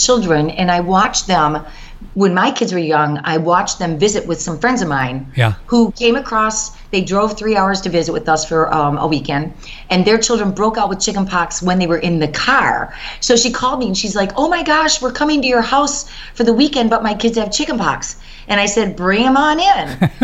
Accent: Michigan, United States; I'm from Michigan, Patrick, and I helped to form a group called Michigan for Vaccine Choice back in 1995.

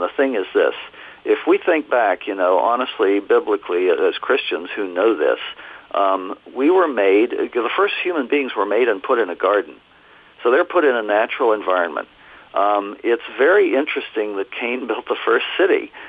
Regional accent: Florida, United States; also born or lived in Ohio; Florida was for me. I was back there, you know, when I was a child. We moved from Ohio to Florida, and I spent some very formative years there.

